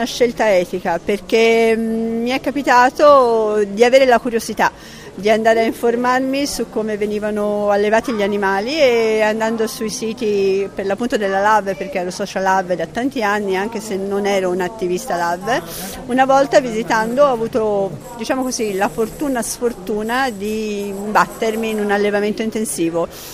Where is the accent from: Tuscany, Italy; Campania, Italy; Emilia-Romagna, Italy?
Tuscany, Italy; Florence; Di Firenze. Sì, io sono di Firenze